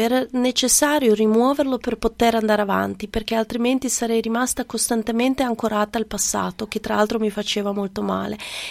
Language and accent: Italian; Sarajevo, Federation of Bosnia and Herzegovina, Bosnia & Herzegovina; now in Trieste, Italy; sono più gli anni che ho vissuto qua a Trieste che non nella mia città natale. Però la vera guerra forse era cominciata proprio quando sono arrivata a Trieste, perché mentre ero a Sarajevo